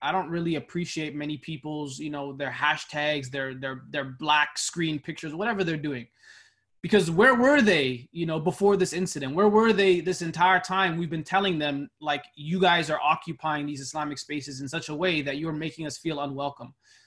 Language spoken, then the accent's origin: English; Canada; I'm Oromo ethnically, which is an ethnic group in Ethiopia. But I mean, when I grew up in Canada, I didn't have any connection with Africa, right? I was born in Canada.